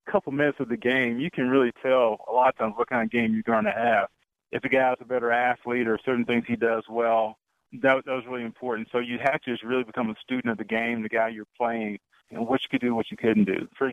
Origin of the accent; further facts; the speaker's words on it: Winston-Salem, North Carolina, United States; Growing up in Winston-Salem, I had access to the coaches at Wake Forest.